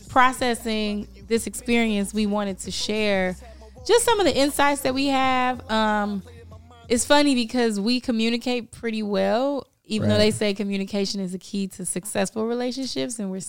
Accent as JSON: {"language": "English", "town": "Chicago", "region": "Illinois", "country": "United States", "tie": "born or raised there", "lives_now": "Los Angeles, United States", "said": "So I'm originally from Chicago. I'm born and raised in Chicago. What up, Southside? Yep. Wow, honeys. And I came to LA, I want to say, almost 10 years ago"}